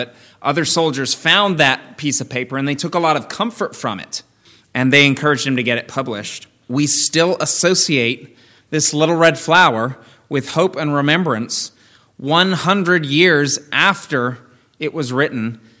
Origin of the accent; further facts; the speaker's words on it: England, United Kingdom; now in United States; Growing up in England, it's called Armistice Day there, not Veterans Day.